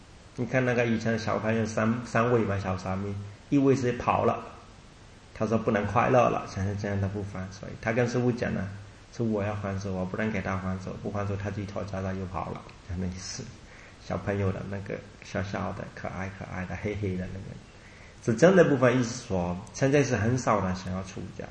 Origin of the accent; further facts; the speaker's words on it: Myanmar; Chinese is a second language; 但是我们缅甸人呢，不行，他们先拿很多